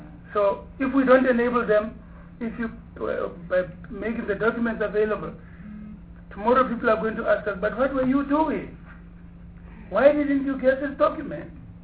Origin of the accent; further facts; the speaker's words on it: South Africa; unless they think that there's something doubtful about our credibility as South African parliamentarians